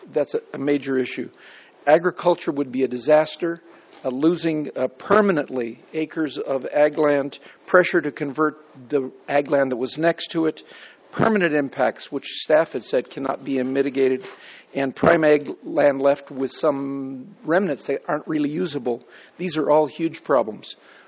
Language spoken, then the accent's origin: English; Nipomo, California, United States; I'm from Napomo.